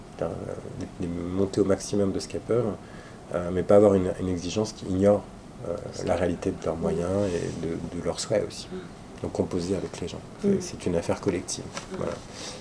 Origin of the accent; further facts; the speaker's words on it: Villetaneuse, Île-de-France, France; born there; Moi, je suis né en plus à Villetaneuse à côté, donc j'avais un intérêt à revenir chez moi, en fait.